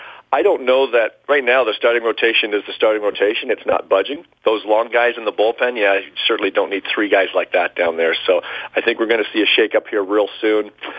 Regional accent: Windsor, Ontario, Canada; There is snow in Windsor. That's my hometown.

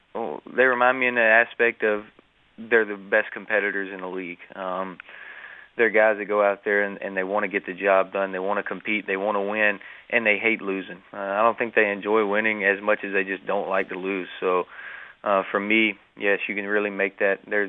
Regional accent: Alabama, United States; Sonny grew up in Tennessee. I grew up in Alabama, so

